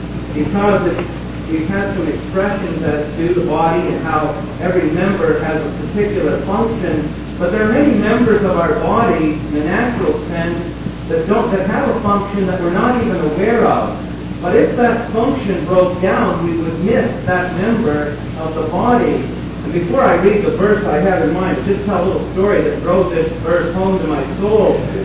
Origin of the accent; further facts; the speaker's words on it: Smiths Falls, Ontario, Canada; But all the years I was growing up in Smith Falls